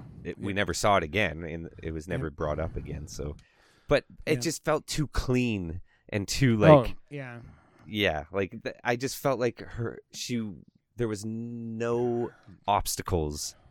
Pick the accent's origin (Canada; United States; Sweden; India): Canada; So I'm just Canadian.